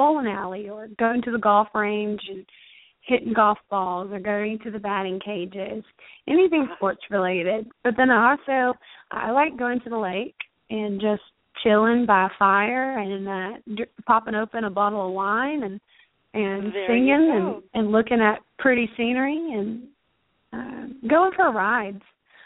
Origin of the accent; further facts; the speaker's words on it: Alabama, United States; since I am from Alabama and I went to Auburn, it's always special to me to go back to my roots and to go back to my home place